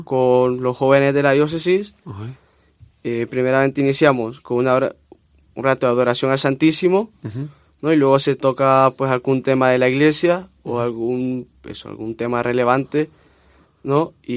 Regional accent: Honduras; yo vengo de Honduras. Yo en Honduras tengo mi comunidad también.

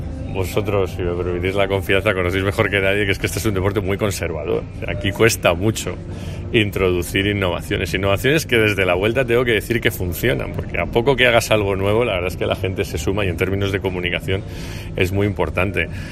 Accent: Spain; al final somos españoles

